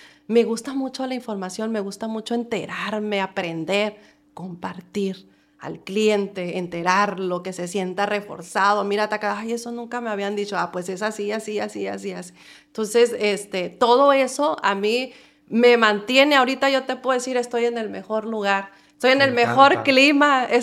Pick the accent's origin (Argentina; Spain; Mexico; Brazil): Mexico; Los Mochis, Sinaloa; yo soy de Los Mochis, Sinaloa. Allá sí. hay playa, allá es caliente, allá sí.